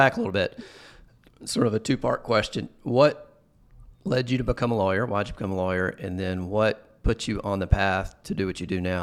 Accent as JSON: {"language": "English", "town": "Mobile", "region": "Alabama", "country": "United States", "tie": "born or raised there", "said": "Yeah, I grew up in Mobile, which is, you know, we had Mardi Gras too. I take my kids back every now and then."}